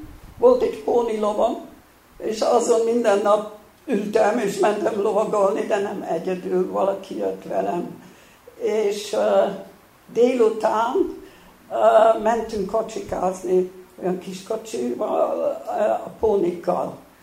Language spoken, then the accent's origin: Hungarian; Doboz, Békés, Hungary; also born or lived in Budapest; Doboz egy kis község. Hát a község már 4000-en vagyunk, nem is vagyunk olyan kicsi. És ott voltam gyerekkoromban, imádtam, de Budapesten születtem.